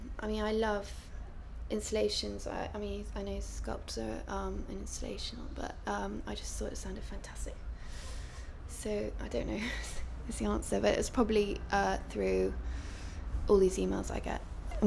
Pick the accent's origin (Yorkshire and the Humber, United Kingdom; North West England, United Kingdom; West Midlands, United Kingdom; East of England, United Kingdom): East of England, United Kingdom; now in London, United Kingdom; I'm from London, originally from Suffolk, and my date of birth is 9th of December 1975.